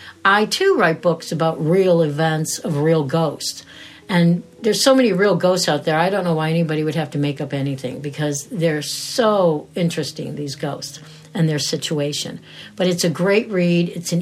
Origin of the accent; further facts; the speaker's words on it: Cleveland, Ohio, United States; And I was originally from Cleveland, Ohio.